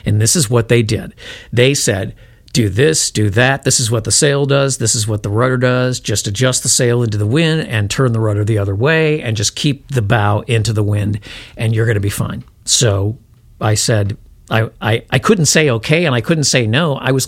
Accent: Chicago, Illinois, United States; And, you know, I was from Chicago. I was a really little kid

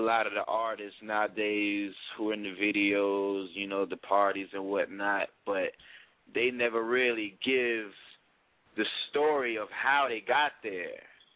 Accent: Palm Beach, Florida, United States; now in Miami, United States; I'm originally from Palm Beach. When I turned 17, when I started taking music seriously, I just came down to Miami on my own.

